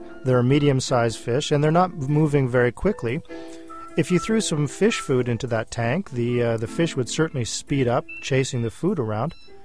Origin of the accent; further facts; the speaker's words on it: Canada; now in Georgia, United States; I'm a Canadian boy down here in Georgia.